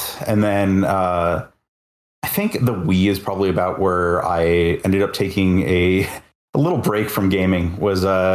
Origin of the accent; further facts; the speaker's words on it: Detroit, Michigan, United States; I had a plane ticket to a like large open tournament in my hometown, Detroit